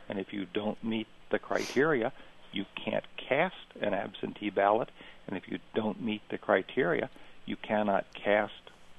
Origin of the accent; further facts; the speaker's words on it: Minnesota, United States; As a Minnesotan who's been involved in recounts as long as, must be 17 years ago, actually, the process is really very transparent.